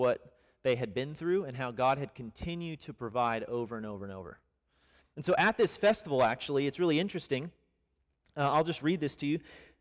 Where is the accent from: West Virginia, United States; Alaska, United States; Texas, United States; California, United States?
Texas, United States; Dallas; also born or lived in Kenya; I'm from Dallas.